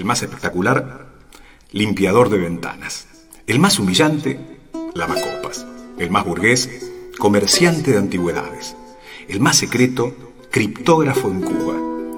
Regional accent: Choele Choel, Río Negro, Argentina; born there; Nací en Choel Echoel, que quiere decir corazón de palo.

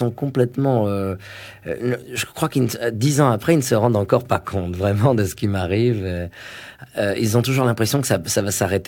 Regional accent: Paris, Île-de-France, France; born there; Je suis né à Paris, mais j'ai vécu toutes

